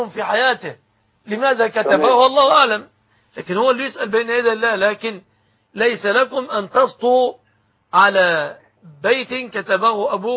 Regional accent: Egypt; بلادنا مصر

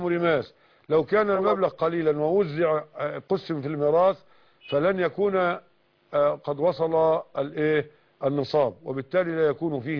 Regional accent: Egypt; وما من مكان عندنا في مصر إلا وفيه فقراء

